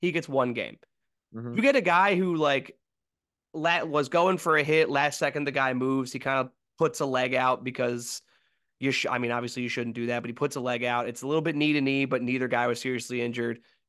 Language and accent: English; Philadelphia, Pennsylvania, United States; For those of you that don't know where we're from Philadelphia. We're Phillies fans